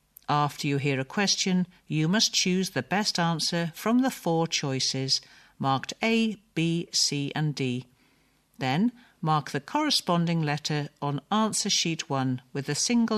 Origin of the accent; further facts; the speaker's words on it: New Zealand; now in Tokyo, Japan; Growing up in New Zealand, everything was always calm and slow. People enjoyed the tranquility of a slower pace of life. But after I moved to Tokyo and lived there for a number of years